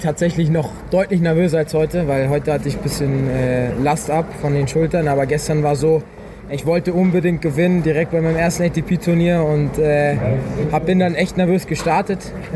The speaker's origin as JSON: {"language": "German", "country": "Germany", "tie": "born or raised there"}